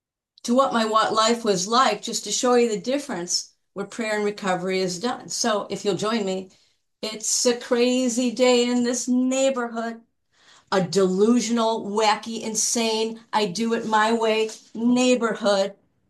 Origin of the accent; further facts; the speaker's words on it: Chicago, Illinois, United States; I am a compulsive overeater, and I am from the Chicagoland area.